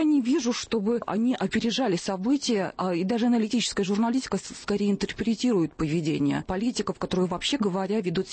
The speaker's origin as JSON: {"language": "Russian", "country": "Ukraine", "said": "Я сама из Украины"}